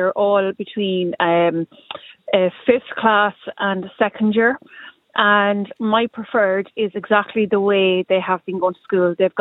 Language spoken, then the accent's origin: English; Munster, Ireland; I'm originally from Kerry, so if we go home to Kerry, we go to Mass when I'm in Kerry